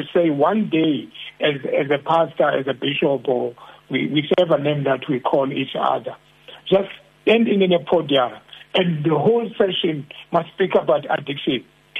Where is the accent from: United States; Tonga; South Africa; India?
South Africa; first language Xhosa; But we discriminate to each other as South African. If you are a Sotho-speaking person, I can't listen to you because I'm a Xhosa-speaking person.